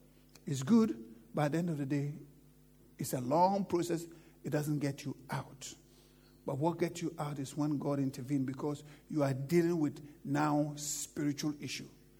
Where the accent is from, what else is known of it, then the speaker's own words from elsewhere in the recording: London, United Kingdom; I came from London. I'm in London. I live in houses.